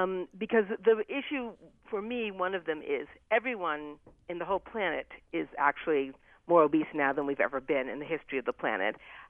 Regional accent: Washington, District of Columbia, United States; also born or lived in Detroit; Yep, born in Detroit City, grew up in Washington, D.C.

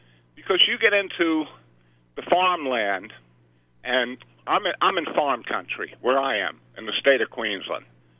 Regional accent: New York, United States; I was born and raised in New York. I've told people this. My family, I come from a Democratic family.

